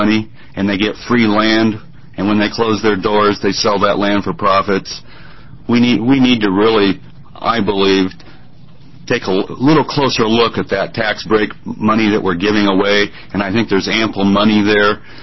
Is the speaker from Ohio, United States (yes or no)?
no; Eugene, Oregon, United States; I'm from Eugene